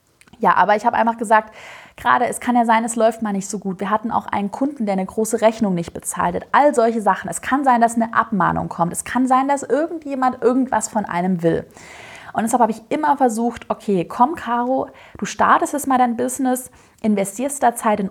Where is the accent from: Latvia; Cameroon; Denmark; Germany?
Germany; Swabia; Ich sag mal ganz ehrlich, ich bin Schwabe, ich bin sparsam und ich bin immer auf Sicherheit bedacht.